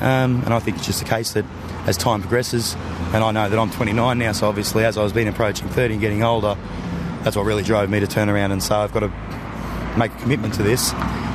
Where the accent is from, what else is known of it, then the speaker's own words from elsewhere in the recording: Newcastle, New South Wales, Australia; also born or lived in Sydney; He was taken to Sydney, where I was born. But as I said, I grew up in Newcastle.